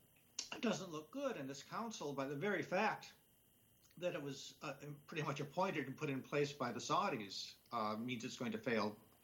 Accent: United States; And as an American, my apologies are just so heartfelt

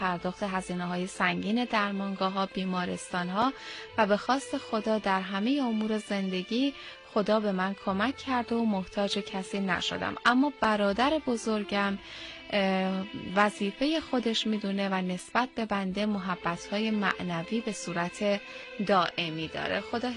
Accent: Khuzestan, Iran; از خوزستان هستم.

